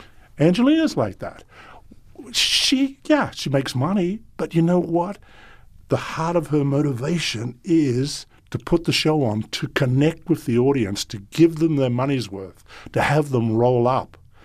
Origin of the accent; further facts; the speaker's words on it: Australia; it's also growing up in Australia and watching some of the divisions there.